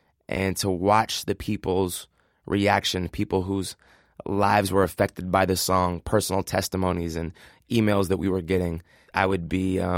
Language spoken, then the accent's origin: English; Seattle, Washington, United States; And my story is I'm from Seattle, Washington, a very liberal part of the city, Capitol Hill.